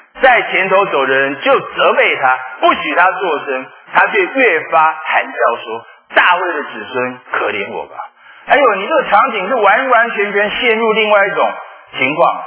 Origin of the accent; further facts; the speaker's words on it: Taipei, Taiwan; 因为我是台北人啊